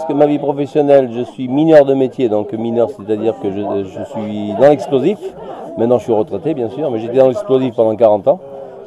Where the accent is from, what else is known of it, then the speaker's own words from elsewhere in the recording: La Péruse, Nouvelle-Aquitaine, France; je suis du Pont-Sigoulant, d'ailleurs c'est la commune de La Péruse, entre Roumazières et La Péruse. Donc je suis dans un fond, je suis originaire vraiment de cette région.